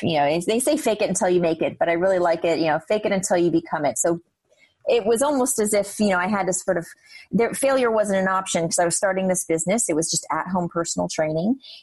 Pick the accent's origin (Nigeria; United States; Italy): United States; Hawaii; I grew up in Hawaii. So I know, tough life, right? Grew up in Hawaii.